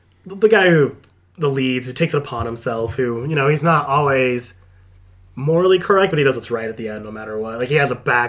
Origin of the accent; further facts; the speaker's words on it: United Kingdom; I'm sorry, I'm British.